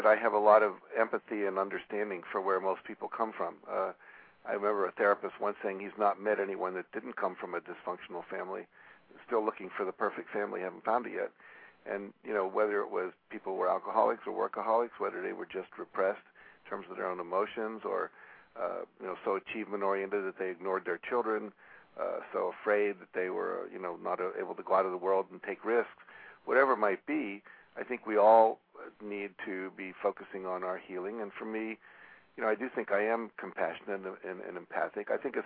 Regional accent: West Virginia, United States; You know, I grew up in West Virginia, which at that time was before we had Alaska and Hawaii.

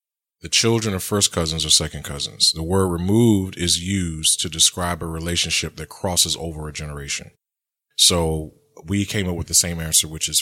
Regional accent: Alabama, United States; I guess I should say nothing since I'm from Alabama.

